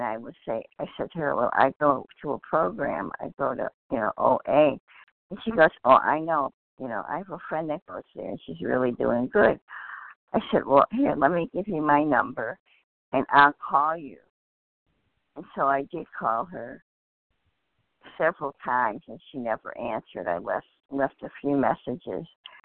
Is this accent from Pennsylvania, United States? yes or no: no; Michigan, United States; I'm from Michigan.